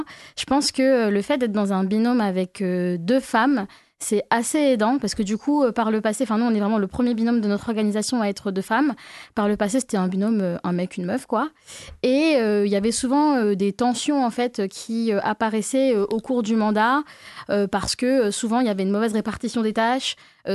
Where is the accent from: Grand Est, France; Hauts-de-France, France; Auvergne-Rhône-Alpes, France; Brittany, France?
Hauts-de-France, France; Alors, moi, de base, je viens de Picardie, d'un petit village à côté de Beauvais. Vous connaissez peut-être l'aéroport de Beauvais. Bah, moi, je suis un petit village à côté. Et du coup, bah, j'ai plutôt grandi dans une zone rurale.